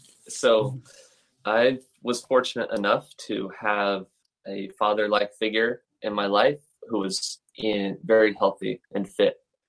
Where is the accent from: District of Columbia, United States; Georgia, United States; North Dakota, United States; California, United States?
California, United States; I'm from California.